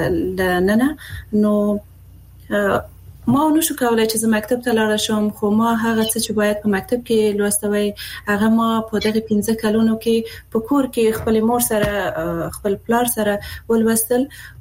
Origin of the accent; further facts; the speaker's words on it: Afghanistan; زه د افغانستان یو هغه میرمن یم